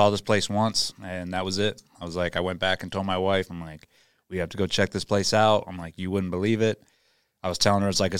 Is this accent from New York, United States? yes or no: no; Indiana, United States; moved away; Yeah, it seems like it's blown up because I'm from Indiana. Well, but I didn't live there for 20-something years now